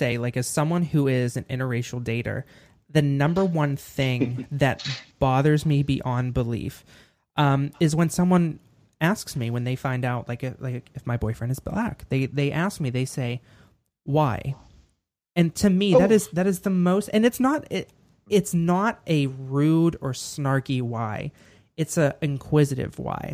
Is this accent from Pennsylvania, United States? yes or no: yes; Pittsburgh, Pennsylvania, United States; We came from Pittsburgh. Pittsburgh is not a very big gay community.